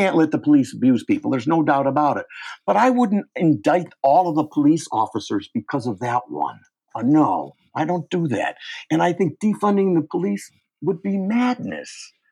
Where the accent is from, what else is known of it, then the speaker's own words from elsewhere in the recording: Cleveland, Ohio, United States; Now, where I grew up in Cleveland, it was a white working class suburb.